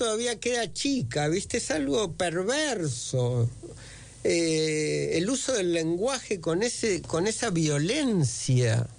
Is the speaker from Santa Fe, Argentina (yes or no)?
yes; Gálvez, Santa Fe, Argentina; Y en mi pueblo de infancia, a la siesta, Gálvez, provincia de Santa Fe